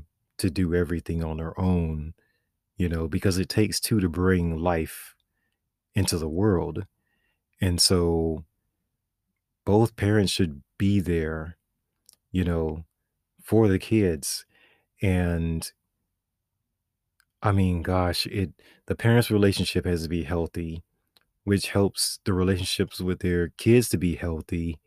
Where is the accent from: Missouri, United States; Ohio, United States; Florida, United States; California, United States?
Florida, United States; I have no idea why, because we're in Florida, right? I grew up in South Florida.